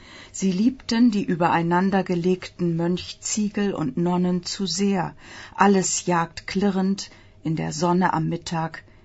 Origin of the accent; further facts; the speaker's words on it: Germany; now in Italy; Ich komme aus Deutschland und bin noch im Krieg geboren, ohne es zu wissen.